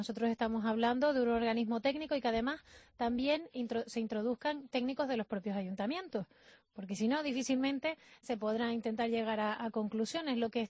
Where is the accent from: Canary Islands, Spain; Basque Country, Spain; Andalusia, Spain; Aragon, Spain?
Canary Islands, Spain; now in Madrid, Spain; yo soy de La Palma y estoy en Madrid